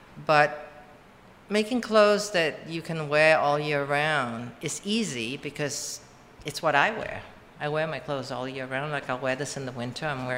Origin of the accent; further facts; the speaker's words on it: Malaysia; moved away; when I came from Malaysia, I had no idea. I didn't know how to dress for the winter.